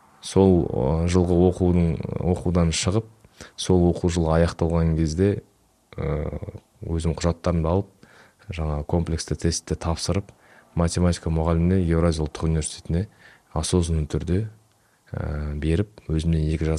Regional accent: Shalkar, Aktobe Region, Kazakhstan; moved away as an adult; also born or lived in Astana; now in East Kazakhstan Region, Kazakhstan; Туып өскен жерім сол Ақтөбе облысы Шалқар қаласы. Кейін Ақтөбеде мектепке барып, мектеп бітіріп Астанаға университетке түстік. 2006-дан 2022-ге дейін өміріміз Астанада өтті.

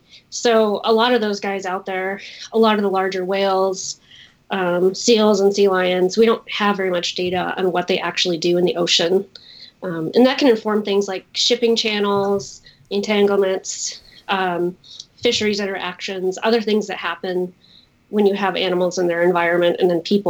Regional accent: Wyoming, United States; now in Oregon, United States; I was that weird kid growing up in Wyoming that would just check the ghost books, the 5 ghost books out over and over and over again.

